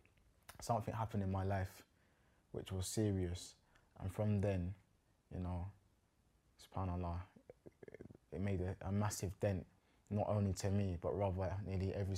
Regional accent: London, United Kingdom; also born or lived in Kent; Grew up in the outskirts of South London, also the outskirts of Kent, kind of in between the both.

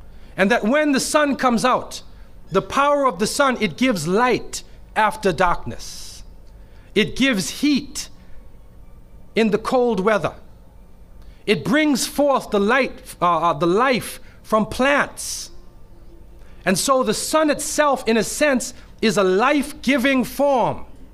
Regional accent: Toronto, Ontario, Canada; I'm coming from Toronto, Canada. There's four seasons, not two or three like you have here.

